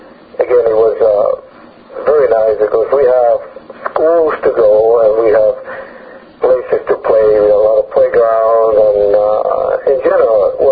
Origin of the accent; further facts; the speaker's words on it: Cuba; Growing up in Cuba, I felt very nice because it's, like you say, it's not a big country.